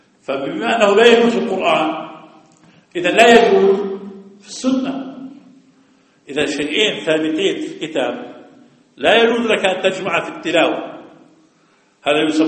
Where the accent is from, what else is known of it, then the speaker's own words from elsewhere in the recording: Jordan; واحد منهم عندنا في الأردن صاحب رسالة دكتوراه